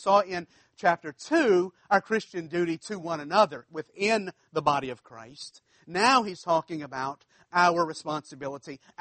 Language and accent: English; Louisiana, United States; I'm from South Louisiana. I guess we're the only people that don't have an accent.